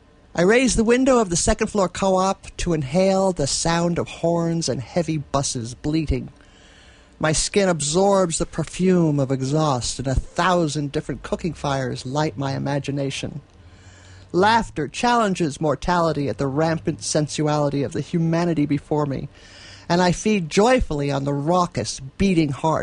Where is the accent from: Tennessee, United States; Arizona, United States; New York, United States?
New York, United States; I still, you know, was born and grew up in New York, and that'll mm-hmm. never leave.